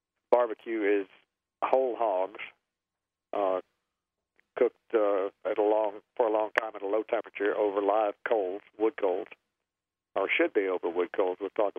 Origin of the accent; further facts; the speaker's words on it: Tennessee, United States; now in North Carolina, United States; I grew up in Tennessee, moved here in 1969